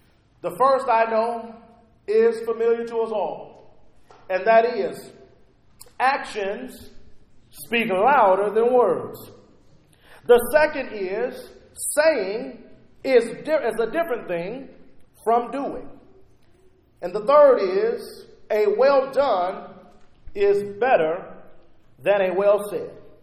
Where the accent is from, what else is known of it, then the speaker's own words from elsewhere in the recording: Rockford, Illinois, United States; part of my hometown in the audience today.